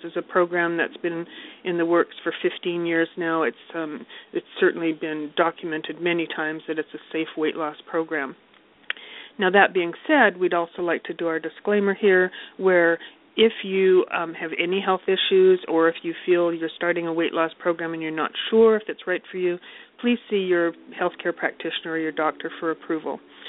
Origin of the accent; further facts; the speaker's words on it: Alberta, Canada; I'm from Alberta, Canada.